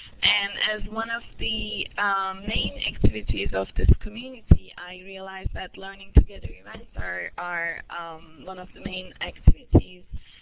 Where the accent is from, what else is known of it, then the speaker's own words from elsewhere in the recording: Turkey; moved away as an adult; now in United States; I am originally from Turkey, but right now, for about 5 years almost, I've been living in the States doing my PhD studies.